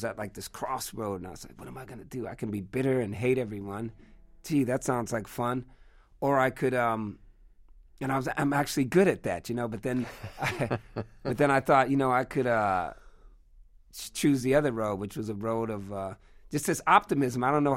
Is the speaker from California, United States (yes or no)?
yes; California, United States; growing up in the Bay Area and then, yeah, deciding to become a musician